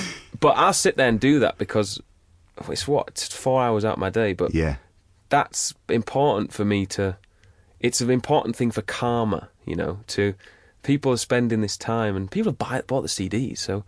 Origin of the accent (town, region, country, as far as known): Yorkshire and the Humber, United Kingdom; born or raised there